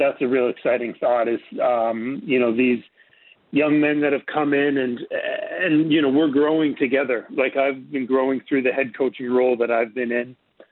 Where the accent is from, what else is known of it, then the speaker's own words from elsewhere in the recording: Canada; I'm from Canada. It's great to, the prospect of being back in Canada is really exciting for me.